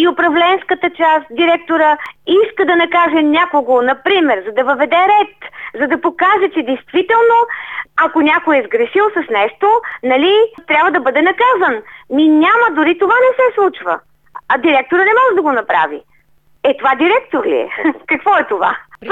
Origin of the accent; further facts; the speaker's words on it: Blagoevgrad, Blagoevgrad Province, Bulgaria; аз съм от Благоевград.